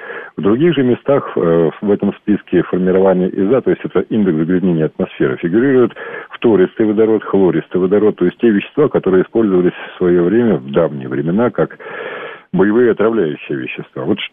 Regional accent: Moscow, Russia; Я коренной москвич в 15-м поколении.

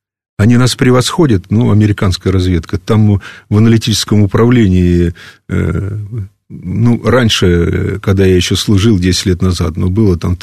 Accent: Kharkiv, Kharkiv Oblast, Ukraine; now in Bulgaria; Я приехал в Болгарию в 1971 году, у меня был шок. Я приехал не из Костромской области и не из Ивановской. Я приехал из Харькова. Из довольно богатой области.

